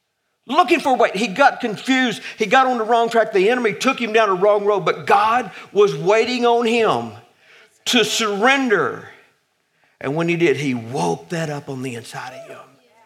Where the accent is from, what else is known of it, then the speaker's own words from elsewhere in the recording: Boswell, United States; I come from Boswell, remember, so I'm in good company.